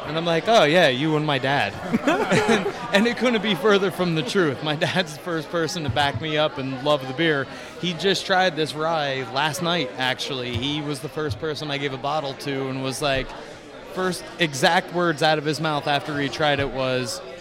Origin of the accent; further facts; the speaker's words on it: Pennsylvania, United States; I'm from Schuylkill County, where we don't have crayons. We have crayons.